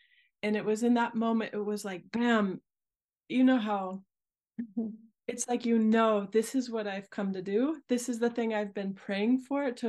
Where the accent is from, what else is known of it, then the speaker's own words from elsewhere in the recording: United States; now in Amsterdam, Netherlands; when I was 20, something like that, I came to Amsterdam for a week because I'm actually American.